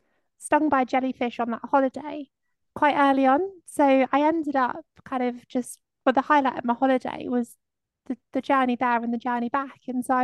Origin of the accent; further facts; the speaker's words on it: South West England, United Kingdom; I grew up in Somerset, so my local airport was actually Bristol.